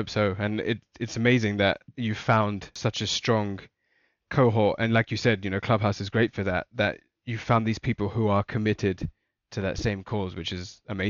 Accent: London, United Kingdom; growing up in London

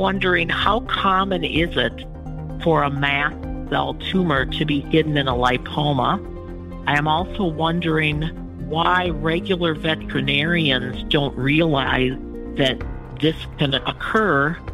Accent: Minnesota, United States; I'm from Minnesota.

